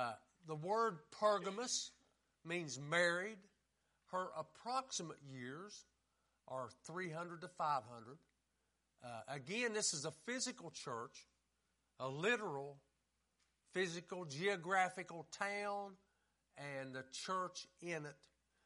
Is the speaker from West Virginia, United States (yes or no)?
yes; West Virginia, United States; I'm from West Virginia, but I know I'm not very swift.